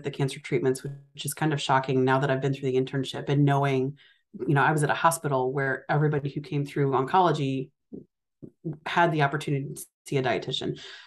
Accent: St. Louis, Missouri, United States; born there; So I was born in the St. Louis area, but I've moved a lot in my life. I've lost count, but it's close to 40 times. I went to 15 schools between kindergarten and 11th grade.

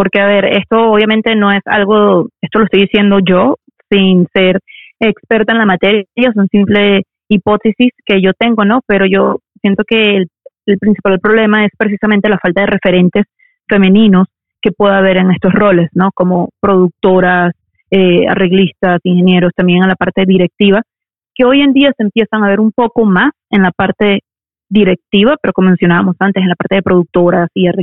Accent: Venezuela; moved away as an adult; now in New York, United States; crecí como activista político en Venezuela. Luego, cuando me mudo a Nueva York, por razones obvias, ¿no? Que me voy de Venezuela, como todo inmigrante

